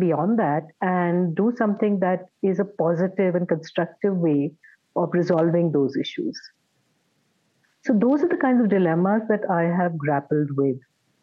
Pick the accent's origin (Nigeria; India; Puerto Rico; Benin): India; Delhi; I've been born and brought up in Delhi. So my, writing about the book is as much a process of trying to understand my love for the city